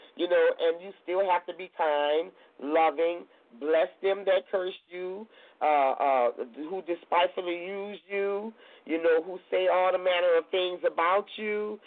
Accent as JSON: {"language": "English", "region": "Louisiana", "country": "United States", "lives_now": "California, United States", "said": "and I'm from Louisiana, and in Louisiana, you go there to visit, and you sitting on the porch"}